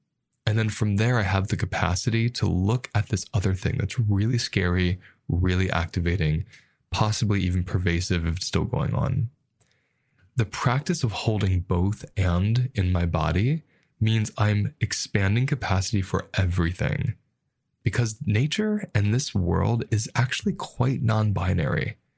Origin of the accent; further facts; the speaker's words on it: United States; And the culture I grew up with in America was the latter.